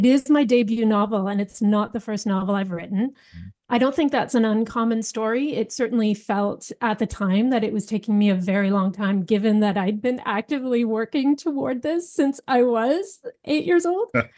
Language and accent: English; Ontario, Canada; I was from Northern Ontario. I grew up in the bush. This was not my world.